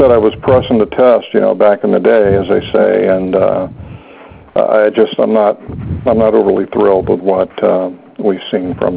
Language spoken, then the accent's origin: English; Fairfield, California, United States; Okay, sure, because I'm actually a native Californian. I was born in Fairfield.